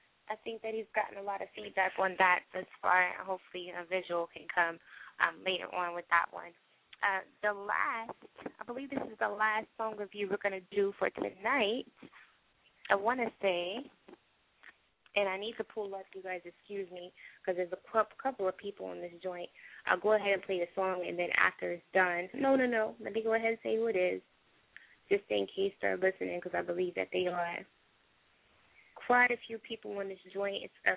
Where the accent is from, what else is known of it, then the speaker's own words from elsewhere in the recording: Killeen, Texas, United States; Everybody's from the same city. And it's my hometown, so Killeen, Texas.